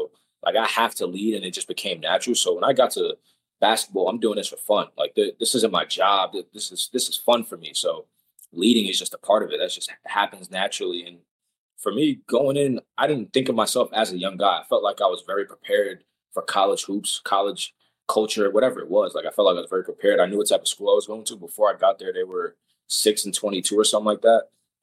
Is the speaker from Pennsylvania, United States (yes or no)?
no; Long Island, New York, United States; I'm a little biased. I'm from Long Island, so I'm going to say we have them.